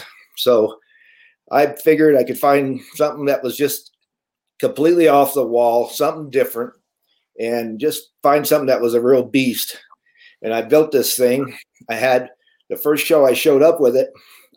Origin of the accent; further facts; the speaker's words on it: Arizona, United States; You know, growing up in Arizona, there's always good places to go four-wheeling and do stuff.